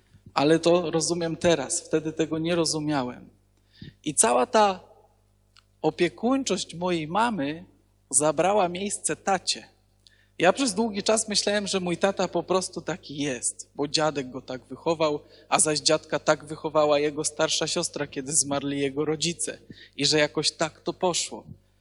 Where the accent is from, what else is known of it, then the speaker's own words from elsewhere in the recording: Zakopane, Lesser Poland, Poland; pochodzę z Zakopanego